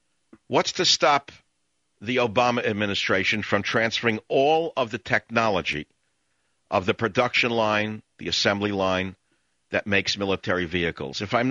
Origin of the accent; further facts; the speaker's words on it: United States; Since I'm an American, I believe in Mickey Mouse.